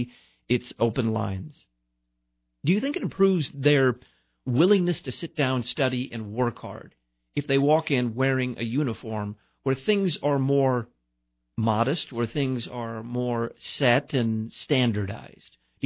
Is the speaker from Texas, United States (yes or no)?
yes; Dallas, Texas, United States; Now, where I grew up in Dallas, Texas.